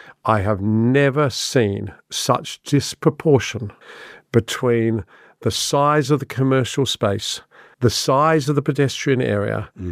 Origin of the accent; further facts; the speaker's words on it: Australia; I'm just a Australian oik